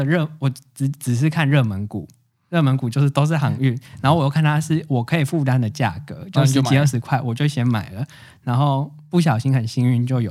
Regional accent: Taipei, Taiwan; now in Tamsui, Taiwan; 没有，我是台北人。

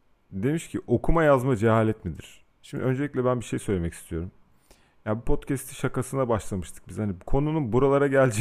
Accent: Gaziantep, Turkey; Ben Gaziantep'te büyümüşüm, sen Eskişehir'de büyümüşsün mesela.

